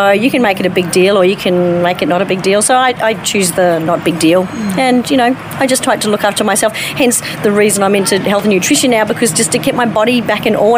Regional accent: Palmerston North, Manawatū-Whanganui, New Zealand; born there; also born or lived in Auckland / Christchurch / Sydney / Mount Isa; Whilst I was born in Palmerston North, we lived all over Auckland, Christchurch, moving to Sydney, Mount Isa. We lived everywhere. We were moving every year, pretty much.

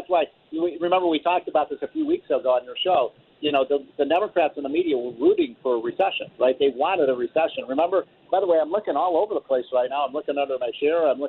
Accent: Illinois, United States; I'm from Illinois.

